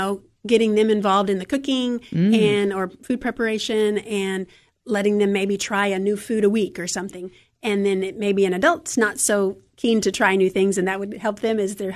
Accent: South Korea; So I grew up in South Korea, so kimchi is something that we grew up eating.

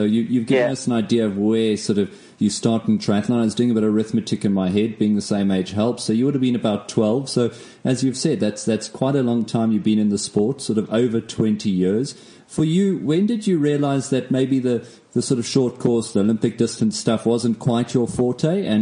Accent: South Africa; I'm South African.

